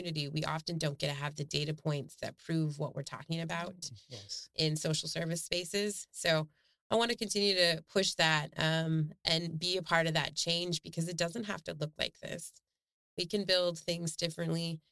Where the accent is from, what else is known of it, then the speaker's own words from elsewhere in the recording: Portland, United States; We're from Portland. We've all experienced some kind of need at a different stage of our lives.